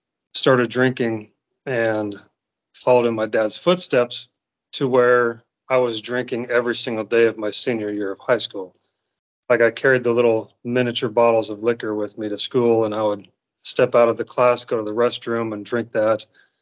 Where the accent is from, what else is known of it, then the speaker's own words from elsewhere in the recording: Seattle, Washington, United States; moved away; Yeah, I'm actually from Seattle, Washington. And I'm used to much colder temperatures, and I did not expect it to get this cold when I moved down to the American South